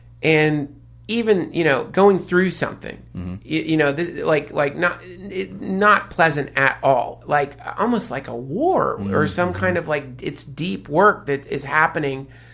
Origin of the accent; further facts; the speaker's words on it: the South, United States; Hell no. I'm from the South too, man.